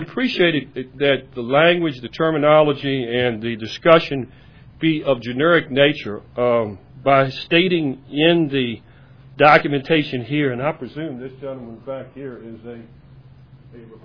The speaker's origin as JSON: {"language": "English", "town": "Deltaville", "region": "Virginia", "country": "United States", "tie": "born or raised there", "said": "I grew up in Deltaville. I know exactly where this is."}